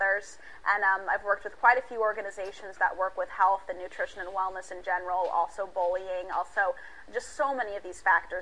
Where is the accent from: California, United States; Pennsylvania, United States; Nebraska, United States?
Nebraska, United States; And I was from Nebraska